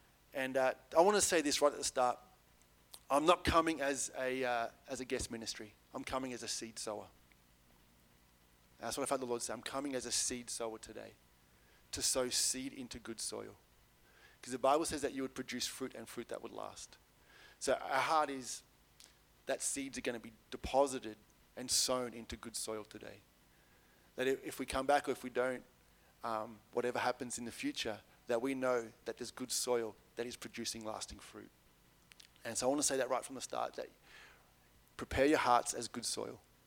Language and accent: English; Bendigo, Victoria, Australia; I'm from Bendigo. My wife and two kids are back home.